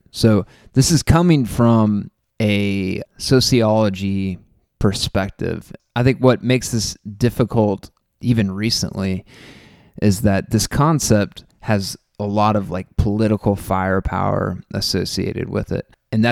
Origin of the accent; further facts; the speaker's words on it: Oklahoma, United States; regardless of who's on this podcast, we are still from Oklahoma.